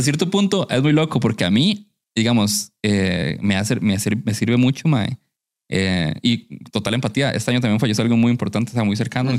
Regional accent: San Carlos, Alajuela, Costa Rica; yo soy de San Carlos, como te dije

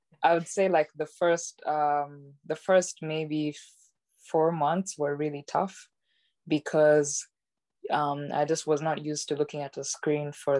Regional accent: Uganda; now in Estonia; because I'm from Uganda, and right now I'm currently living in Estonia

